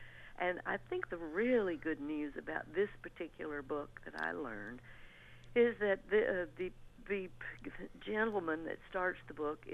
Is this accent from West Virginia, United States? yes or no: no; Alabama, United States; But I, as a child, this is growing up in Alabama, I was always fascinated with the land of the midnight sun and reindeers.